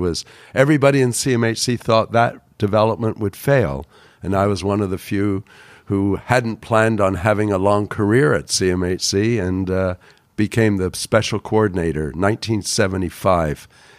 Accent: Toronto, Ontario, Canada; In Canada, kids had mini bricks.

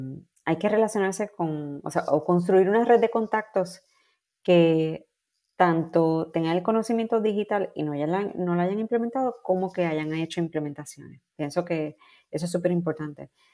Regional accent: Puerto Rico; born there; más donde yo nací, ¿no? Volver a Puerto Rico a hablar de cosas que me gustan mucho

